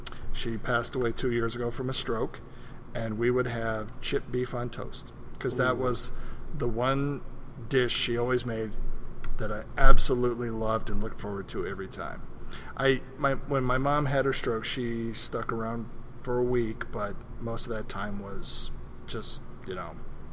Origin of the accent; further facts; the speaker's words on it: Des Moines, Iowa, United States; No, I'm from Des Moines, which is French for the Moines.